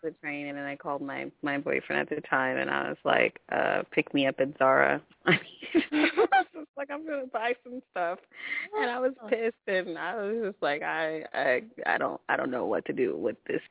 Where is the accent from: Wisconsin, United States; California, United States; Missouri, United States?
California, United States; Riverside; well, I'm from Riverside, you know, somewhere small, coming